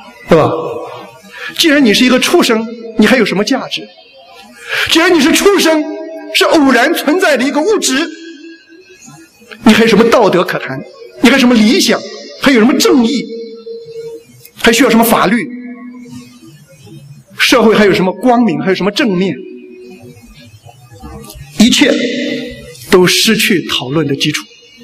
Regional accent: Qingdao, Shandong, China; 我们青岛人说话叫他草鸡了啊，把你搞草鸡了

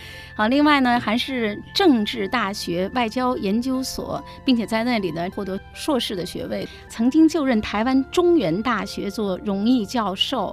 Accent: Beijing, China; 也当然也不会是我们北京了哈，我是北京人哈

